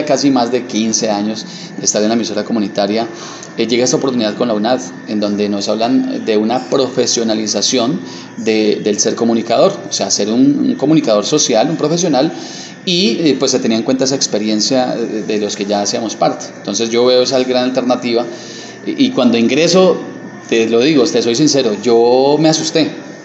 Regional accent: Florida, Valle del Cauca, Colombia; como colombianos, como vallecaucanos, y nosotros como floridanos, pues hemos sido resilientes a todo lo que vivimos

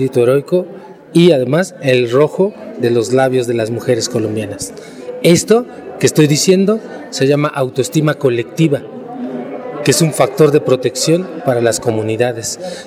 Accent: Mexico; yo que vengo de México

